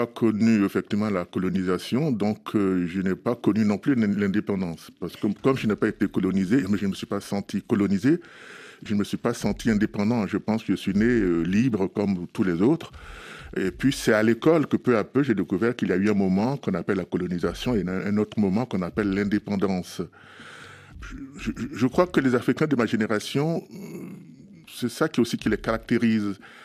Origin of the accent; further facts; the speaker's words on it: Beauville, France; Oui, quand j'étais petit à Beauville